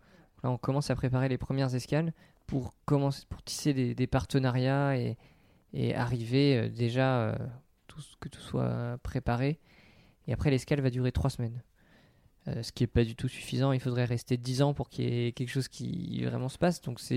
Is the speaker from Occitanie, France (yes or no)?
no; Concarneau, Brittany, France; J'ai grandi à Concarneau